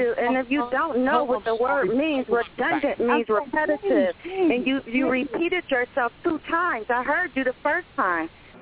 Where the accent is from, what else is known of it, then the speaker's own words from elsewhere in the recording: Buffalo, New York, United States; that's not really new in New York State. I'm from Buffalo.